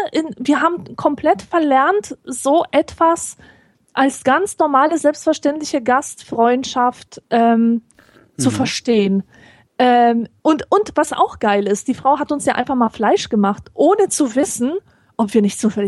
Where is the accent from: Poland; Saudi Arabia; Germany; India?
Poland; wenn ich als Pole einen Besuch erwarte